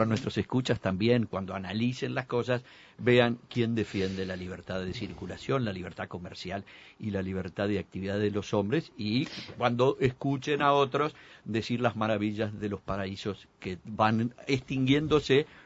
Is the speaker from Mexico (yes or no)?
no; Uruguay; soy uruguayo